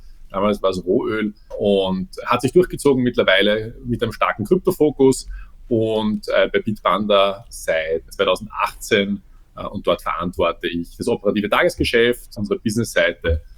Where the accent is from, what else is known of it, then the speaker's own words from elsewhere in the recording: Vienna, Austria; ich wohne in Wien, bin auch ursprünglich aus dem Wiener Großraum, also sprich aus Ostösterreich geboren und aufgewachsen